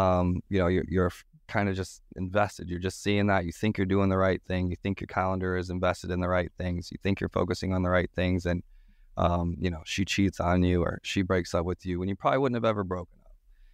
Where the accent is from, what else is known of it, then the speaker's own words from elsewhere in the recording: British Columbia, Canada; being from British Columbia